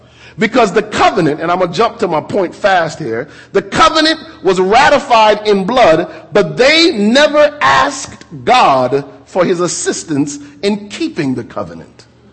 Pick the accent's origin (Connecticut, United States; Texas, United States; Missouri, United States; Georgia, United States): Connecticut, United States; I had this as a holiday growing up in Connecticut